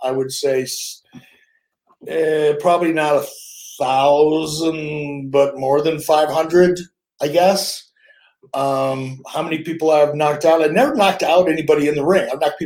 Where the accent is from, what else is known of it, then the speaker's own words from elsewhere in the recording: Minnesota, United States; And he was from Wisconsin, I was from Minnesota.